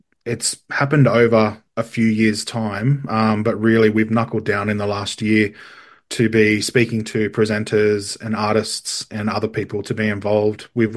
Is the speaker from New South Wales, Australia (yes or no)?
yes; Cobar, New South Wales, Australia; And I'm born and bred in Cobar on Nyampar country. I've also got Yorta Yorta and Wiradjuri heritage.